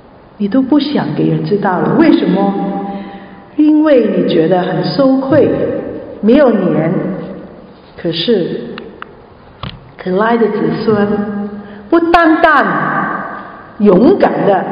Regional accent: Guangdong, China; 我们广东人的最喜欢吃的是油炸鬼啊

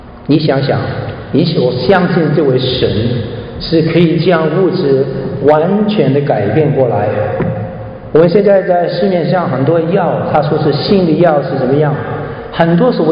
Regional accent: Shanghai, China; 你看我在中国旅行，在上海，我是上海人啊

